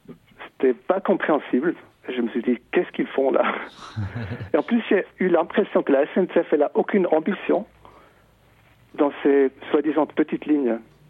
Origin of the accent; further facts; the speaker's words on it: Switzerland; Pour moi, en tant que Suisse en tout cas